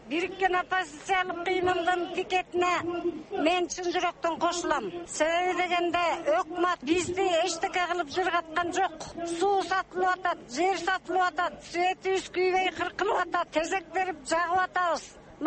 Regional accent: Kochkor, Naryn Region, Kyrgyzstan; Мен Кочкордон келдим.

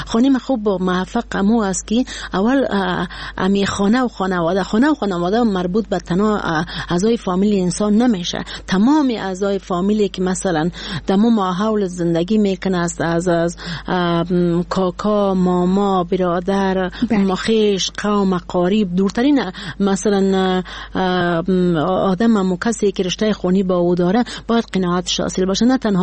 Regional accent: Badakhshan, Afghanistan; ما یک کسی هستم که از بدخشان هستم

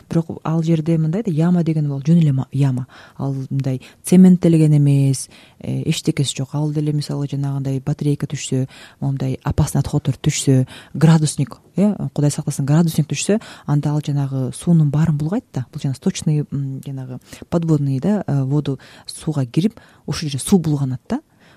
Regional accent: Talas, Talas Region, Kyrgyzstan; also born or lived in Bishkek / Zurich

